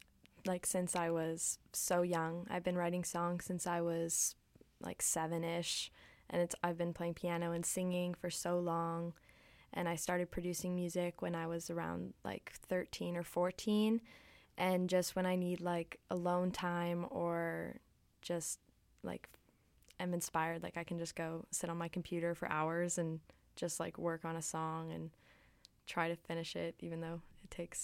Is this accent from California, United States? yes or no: yes; California, United States; I'm from California, originally.